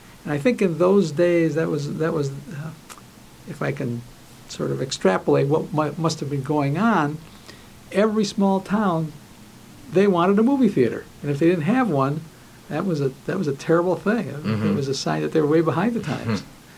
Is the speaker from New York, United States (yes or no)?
no; Minneapolis, Minnesota, United States; born there; I was born in Minneapolis about 6 months before, well, let's see. Yeah, 6 months before my father opened his first movie theater there.